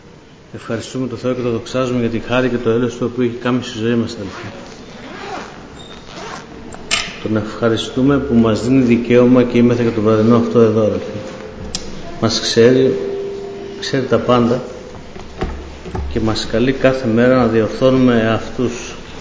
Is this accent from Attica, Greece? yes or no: yes; Athens, Attica, Greece; also born or lived in Berlin, Germany / Arta, Greece; Γεννήθηκα στη Γερμανία, στο Βερολίνο, και σε ηλικία 6 μηνών οι γονείς μου με στείλανε ασυνόδευτο στην Ήπειρο πάνω, από εκεί κατά από την Άρτα. Και εκεί ξεκίνησα, εκεί μεγάλωσα δηλαδή μέχρι 5-6 χρονών με τους θείους μου, και γυρνώντας οι δικοί μου στην Αθήνα